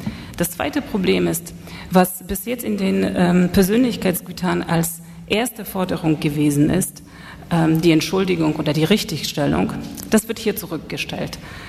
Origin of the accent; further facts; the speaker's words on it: Poland; Als Polin kann ich mich eigentlich nur freuen.